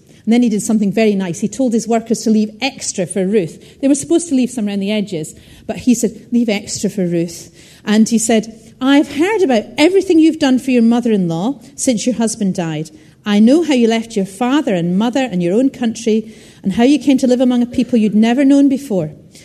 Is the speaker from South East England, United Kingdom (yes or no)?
no; Scotland, United Kingdom; I'm from Scotland.